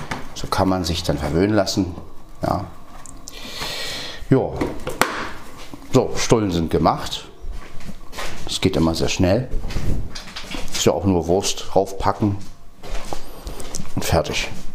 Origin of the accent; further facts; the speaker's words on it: Berlin, Germany; now in Brandenburg, Germany; also ich komme ja aus West-Berlin, jetzt lebe ich ja wie gesagt in Brandenburg